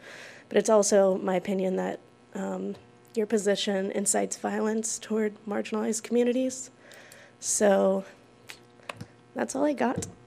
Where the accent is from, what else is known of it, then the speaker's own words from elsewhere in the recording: Lafayette, Louisiana, United States; I'm from Lafayette Parish.